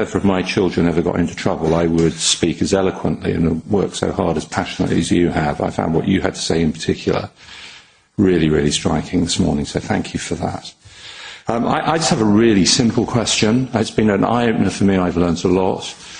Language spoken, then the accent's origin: English; United Kingdom; I'm obviously a British MEP